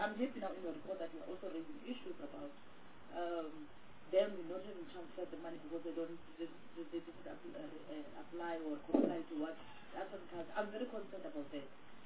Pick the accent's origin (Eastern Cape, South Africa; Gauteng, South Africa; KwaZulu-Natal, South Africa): Gauteng, South Africa; I come from Gauteng